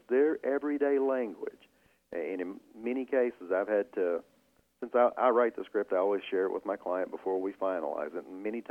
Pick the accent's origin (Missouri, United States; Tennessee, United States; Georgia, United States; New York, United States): Tennessee, United States; but man, I'm born and raised in Middle Tennessee, we say niche.